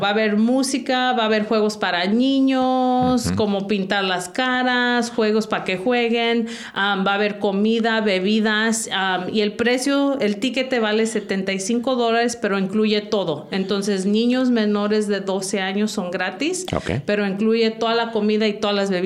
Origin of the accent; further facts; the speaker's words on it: Napa, California, United States; born there; Y como mexicana y nacida aquí en Napa, me da mucho gusto que estén aquí.